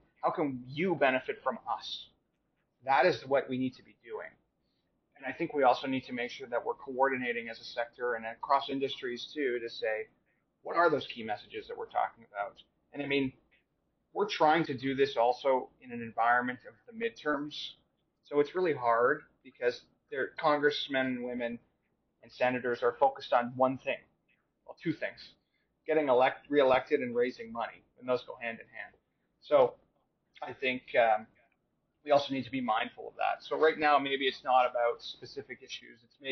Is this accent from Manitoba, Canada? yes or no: yes; Manitoba, Canada; and I'm from Manitoba, which you know, sometimes people aren't sure where that is.